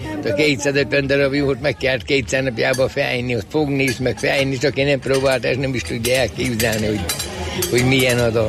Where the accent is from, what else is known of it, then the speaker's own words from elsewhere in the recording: Balmazújváros, Hajdú-Bihar, Hungary; born there; Balmadújvárosban születtem.